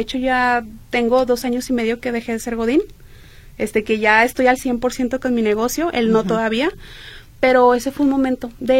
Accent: Sonora, Mexico; moved away as an adult; now in Guadalajara, Mexico; Yo no soy de aquí, yo soy de Sonora.

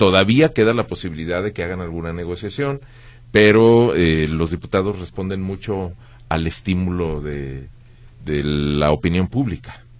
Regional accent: Mexico; todos los que vivimos en Guadalajara y pues los que somos mexicanos.

